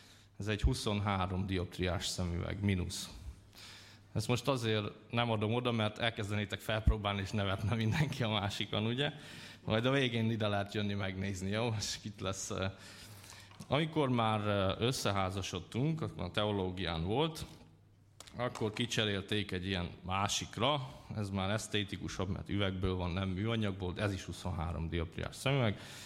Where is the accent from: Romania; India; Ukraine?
Ukraine; Zakarpattia Oblast; egy eléggé szegény családból származom. Kárpátalja, Ukrajna, és nem voltak lelkész felmenőim, és nem volt olyan családom, aki nagyon támogatott volna a hitben